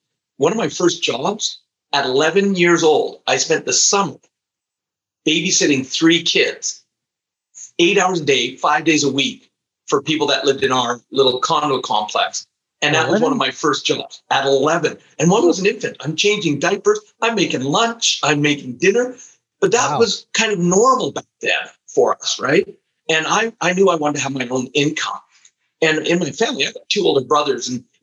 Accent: British Columbia, Canada; born there; also born or lived in Alberta; And also I live in Canada. We moved from British Columbia, where I was born, to Alberta.

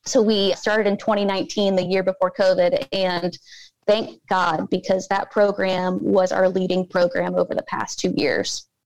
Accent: Ohio, United States; I grew up in Ohio where it was very rural.

